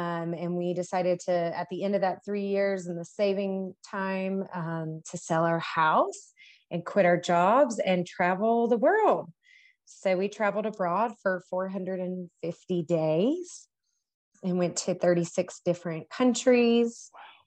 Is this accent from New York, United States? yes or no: no; Damascus, Virginia, United States; Well, so I grew up in Damascus, Virginia, just over the hill a little bit.